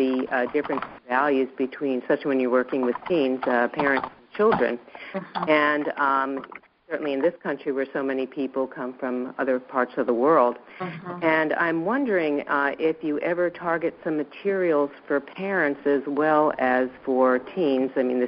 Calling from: Half Moon Bay, California, United States; from Half Moon Bay, and having worked in healthcare for so many years

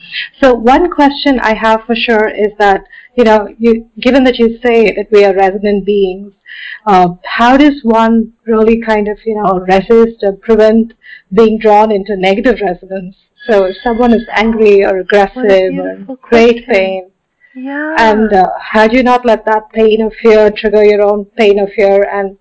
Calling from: India; I'm calling from India.

